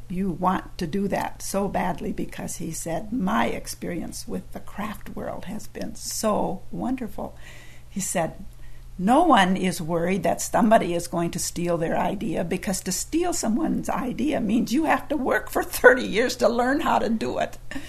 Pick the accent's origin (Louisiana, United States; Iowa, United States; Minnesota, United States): Iowa, United States; Sioux Center; I'm from Sioux Center, Iowa